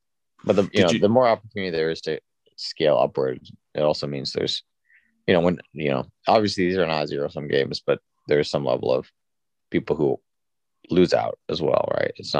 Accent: Singapore; moved away as an adult; also born or lived in New York, United States; now in United States; Yeah, so I grew up in Singapore primarily, was born in New York, but mostly grew up in Singapore. And then I moved back to the States in 2010, I think, to go to college at USC.

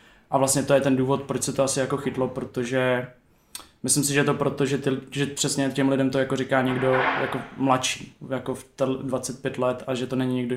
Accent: Tábor, South Bohemian Region, Czechia; já jsem z Tábora původně jako z vesnice

